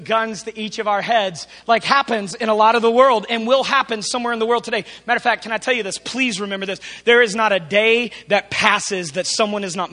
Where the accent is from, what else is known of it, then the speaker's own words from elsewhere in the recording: United States; As an American, if the conditions aren't right, I don't go back.